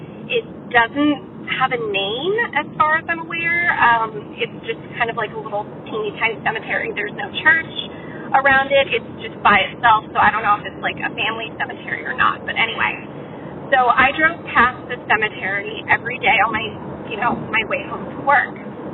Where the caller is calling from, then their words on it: Virginia, United States; I'm calling from Northern Virginia, D.C. area.